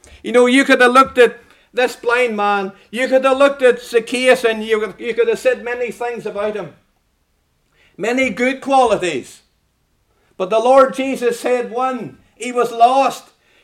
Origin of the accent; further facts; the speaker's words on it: Northern Ireland, United Kingdom; now in Scotland; When I came over here from Northern Ireland, I was amazed at all the wee roads and stuff around Dumfries and Galloway.